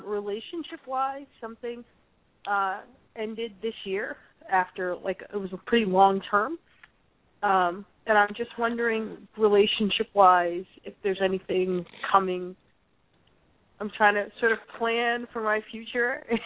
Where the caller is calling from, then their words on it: Louisiana, United States; I'm calling from Louisiana.